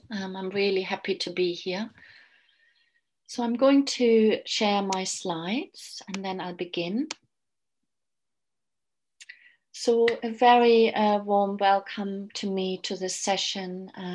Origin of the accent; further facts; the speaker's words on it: Germany; now in London, United Kingdom; I'm originally from Germany. I've lived in London for 20 years.